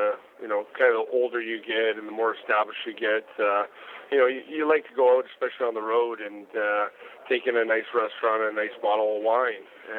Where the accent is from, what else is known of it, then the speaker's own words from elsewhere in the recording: Niagara Lake, Ontario, Canada; But being from Canada, I'm from Niagara Lake, Ontario, Canada. Originally, that's my hometown, and you know, it's the capital of the world for ice wine.